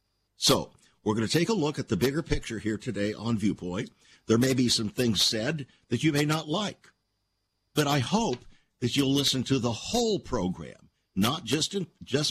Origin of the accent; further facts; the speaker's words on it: United States; I'm an American, and I do believe that Donald Trump is doing a wonderful thing.